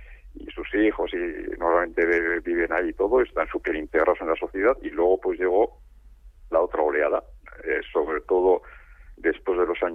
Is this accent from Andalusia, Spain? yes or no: no; Basauri, Basque Country, Spain; Yo tampoco, ¿eh? Yo soy de Basauri.